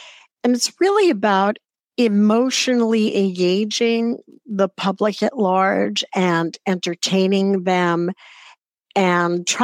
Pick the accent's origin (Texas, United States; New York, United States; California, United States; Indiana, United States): New York, United States; New York City; I grew up in New York City, so I had a lot of exposure to theater as a young person.